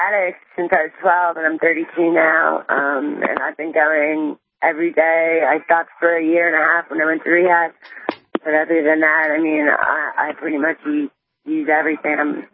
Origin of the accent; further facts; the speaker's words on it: New York, United States; moved away as an adult; And I'm from New York originally. I moved out here 2-3 years ago